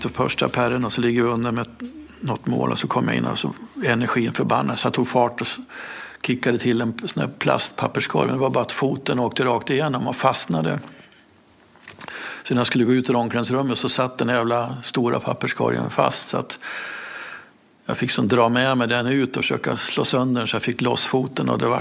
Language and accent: Swedish; Falun, Dalarna County, Sweden; also born or lived in Ljusdal / Timrå; jag är född i Falun, är dalmas, känner mig nog som dalmas, har sommarstuga i Svärdsjö som jag börjar på att bli mer och mer i.